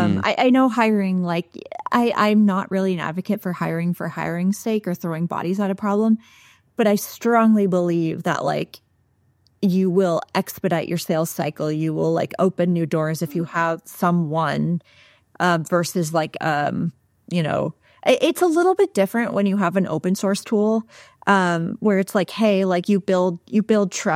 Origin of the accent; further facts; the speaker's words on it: California, United States; I grew up in Southern California.